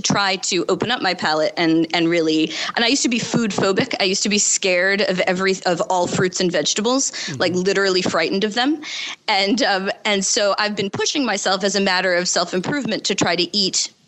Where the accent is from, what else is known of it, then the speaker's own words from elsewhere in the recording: Buffalo, New York, United States; You know, I grew up in Buffalo.